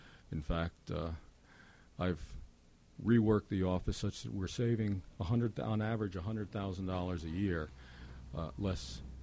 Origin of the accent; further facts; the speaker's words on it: United States; And in fact, I grew up in Columbia County. I love Columbia County. I, in fact, live in the same town, live in the same house in which I grew up, like you, Holly.